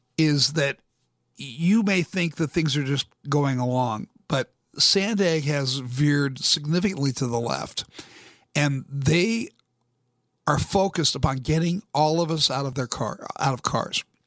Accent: California, United States; born there; Well, California was beautiful. I was born in California.

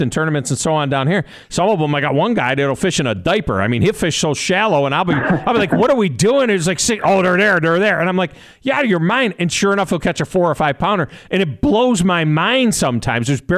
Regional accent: New York, United States; moved away as an adult; Now, I grew up on Lake Ontario in the Finger Lakes, and I came south about 20, 25 years ago

